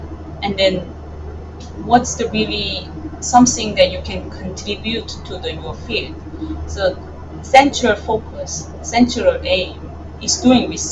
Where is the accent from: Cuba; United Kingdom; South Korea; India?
South Korea; first language Korean; English is a second language; I did my PhD in my country. I didn't do my PhD in English. I did my PhD in Korean, which is my mother tongue.